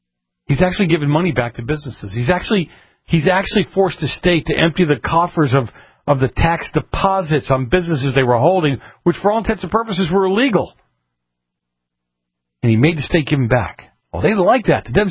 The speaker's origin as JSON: {"language": "English", "region": "Massachusetts", "country": "United States", "tie": "born or raised there", "said": "Massachusetts, my home state, hopefully it doesn't show, over $26 billion in total debt"}